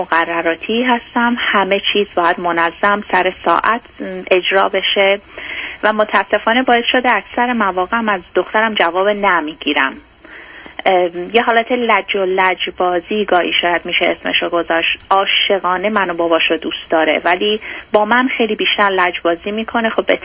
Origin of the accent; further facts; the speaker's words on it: Iran; now in United States; یه 7 سالی هم هستش که از ایران مهاجرت کردیم به آمریکا.